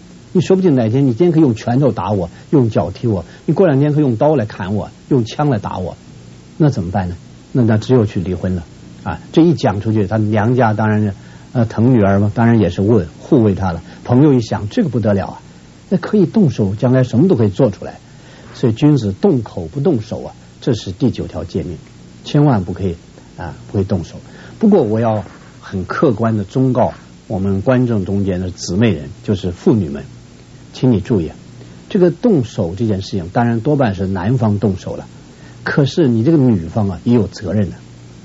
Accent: Shenyang, Liaoning, China; 我是东北人什么办法呢？我父母生下我就是东北人，我是沈阳人，

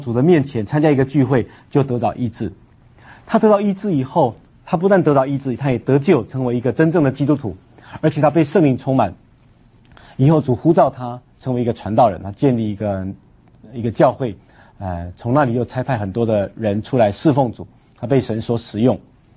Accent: Taiwan; 我们台湾话这样讲

